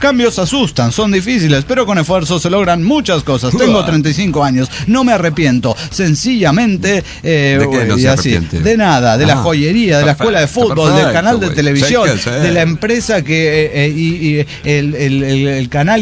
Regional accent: Argentina; Yo, como un argentino en el exterior, a veces me encajan en el típico argentino que nunca fui.

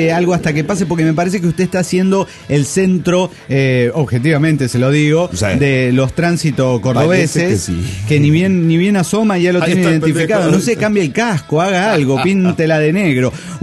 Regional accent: Chihuahua, Mexico; le dije que era chihuahueño de corazón

